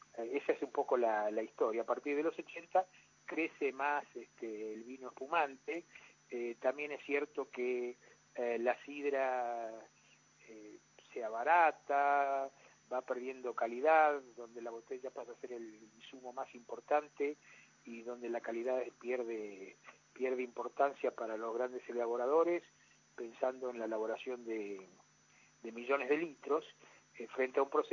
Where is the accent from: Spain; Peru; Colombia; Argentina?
Argentina; Patagonia; yo soy patagónico, ingeniero agrónomo, trabajé muchos años en el INTA, viví 15 años en Bariloche